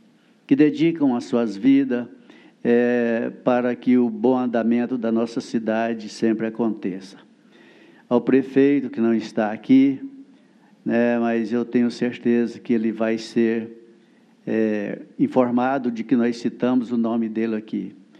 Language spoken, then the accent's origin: Portuguese; Goiás, Brazil; eu sou cidadão de Araguari. Mesmo sendo goiano, me considero araguarino e mineiro também